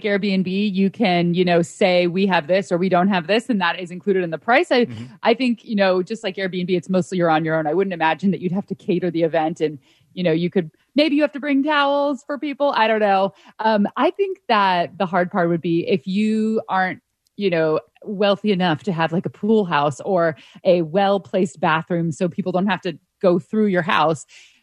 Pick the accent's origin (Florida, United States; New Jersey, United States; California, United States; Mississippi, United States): California, United States; now in Seattle, United States; I'm from California. So that's what summers always were, was like, you know, your summers are spent swimming.